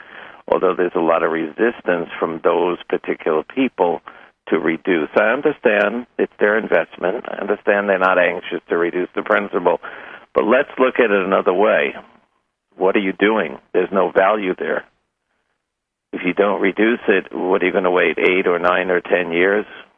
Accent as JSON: {"language": "English", "region": "New York", "country": "United States", "said": "I'm originally from New York. We taught to be skeptical."}